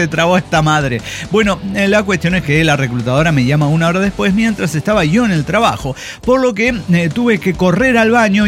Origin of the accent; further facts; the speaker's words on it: State of Mexico, Mexico; Pero yo soy del Estado de México.